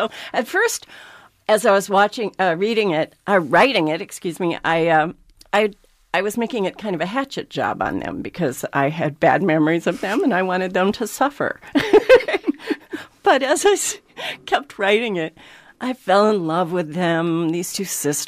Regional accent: Minnesota, United States; also born or lived in New York; And we ended up in Minnesota for the bulk of my youth, like, you know, from 5 to 12, I guess.

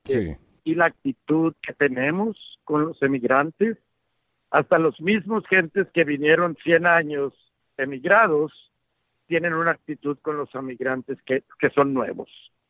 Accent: Mexico; nosotros como mexicanos, que no podemos olvidar de dónde venimos

